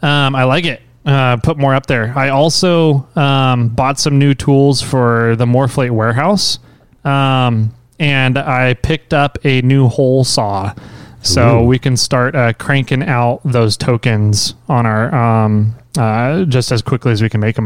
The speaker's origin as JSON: {"language": "English", "town": "Tulare", "region": "California", "country": "United States", "tie": "born or raised there", "said": "I grew up in Tulare, Visalia. I know how to roll my R's."}